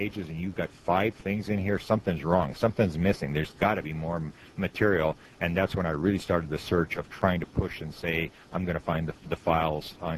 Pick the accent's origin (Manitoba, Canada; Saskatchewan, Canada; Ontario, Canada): Manitoba, Canada; I'm from Canada, and I'm in the province right in the middle is the province of Manitoba, which is directly, for Americans, is directly above North Dakota.